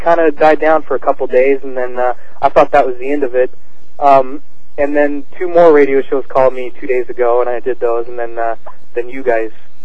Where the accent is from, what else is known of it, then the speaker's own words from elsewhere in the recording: Nebraska, United States; I'm from Nebraska